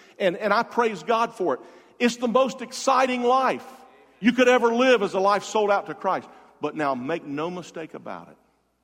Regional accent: Jacksonville, Florida, United States; I grew up in Jacksonville.

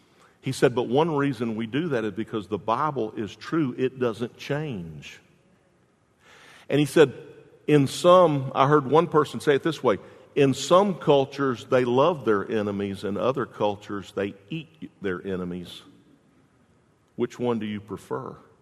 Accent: Jacksonville, Florida, United States; I remember, I'm from Jacksonville. I know I've told you that a million times, but I'm from Jacksonville.

